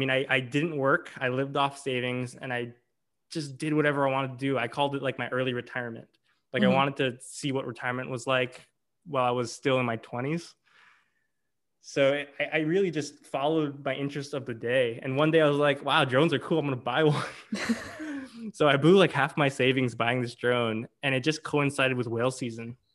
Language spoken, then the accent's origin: English; Hawaii, United States; now in California, United States; I am a native Hawaiian, born and raised in Hawaii, was surrounded by water, but never really was interested in it until I moved to California